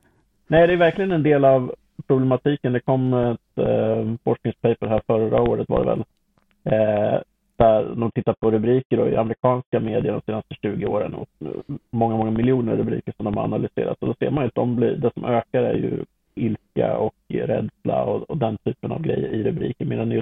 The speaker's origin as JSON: {"language": "Swedish", "region": "Örebro County", "country": "Sweden", "said": "Jag är ju närking i grunden."}